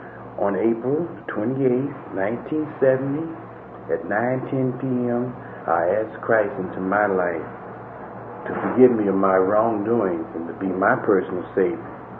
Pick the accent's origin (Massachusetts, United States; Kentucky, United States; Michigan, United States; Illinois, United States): Illinois, United States; Chicago; I was born in Chicago, and I'm the youngest of three children. I was raised by my grandmother, but there was little love in our family.